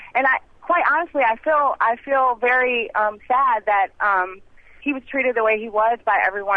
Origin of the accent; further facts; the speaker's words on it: Chicago, Illinois, United States; Well, I was born in 1980, and I'm from Chicago. I'm biracial.